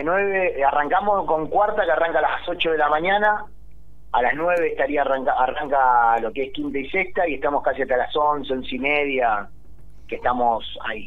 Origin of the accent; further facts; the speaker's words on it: Moreno, Buenos Aires Province, Argentina; Del centro de Moreno.